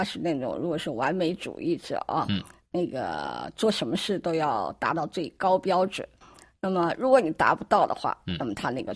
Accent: China; 我们中国人真的是很有智慧的一个民族

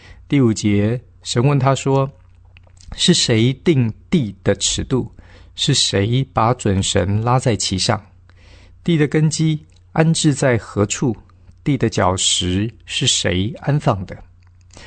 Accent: China; 用我们中国人的话讲，神好像哪壶不开提哪壶。

